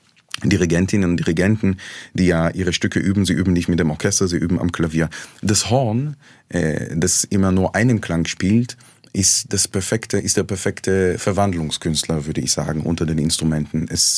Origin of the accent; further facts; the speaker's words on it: Jerusalem, Jerusalem District, Israel; Ich bin in Jerusalem aufgewachsen. Jerusalem ist eine nach wie vor geteilte Stadt, eigentlich. Also offiziell nicht, aber es gibt das jüdische West-Jerusalem, es gibt das arabische Ost-Jerusalem.